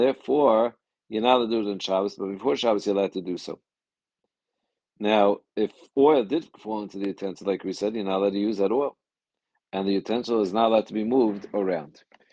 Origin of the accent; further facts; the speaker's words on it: Riverdale, New York, United States; I remember I grew up in Riverdale